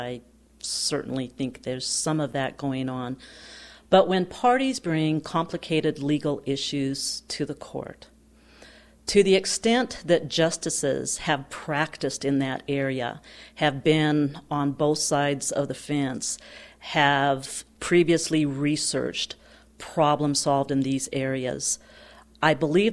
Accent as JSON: {"language": "English", "town": "Conrad", "region": "Montana", "country": "United States", "tie": "born or raised there", "said": "I grew up in Conrad, Montana, which is north of Great Falls on the High Line. I'm a fourth-generation Montanan from agricultural families on both sides."}